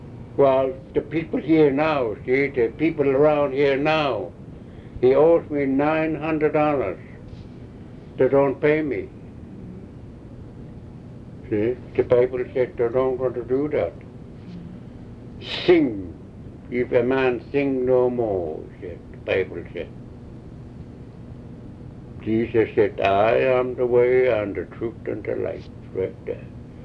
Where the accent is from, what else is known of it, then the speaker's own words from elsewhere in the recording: Chatham Dock, British Columbia, Canada; born there; And I was born there, you know. When I was born in Chatham Dock